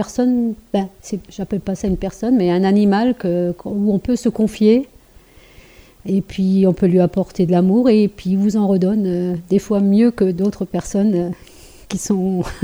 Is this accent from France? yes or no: yes; Grand Est, France; now in Saint-Brice, France; je viens de la Moselle et j'ai déménagé il y a 4 ans maintenant à Saint-Brice.